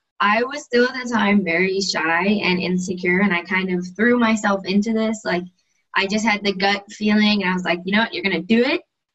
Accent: Johnstown, Pennsylvania, United States; moved away as an adult; now in Boca Raton, United States; I think that was already established. I'm 19 years old, and originally I'm from Johnstown, Pennsylvania, which is a really small town, kind of about an hour and a half away from Pittsburgh.

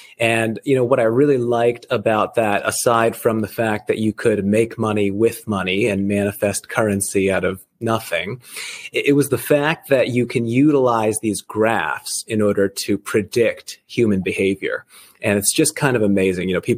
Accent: Rhode Island, United States; No, I was actually a East Coast person. So I grew up in Rhode Island, which is where Family Guy is from

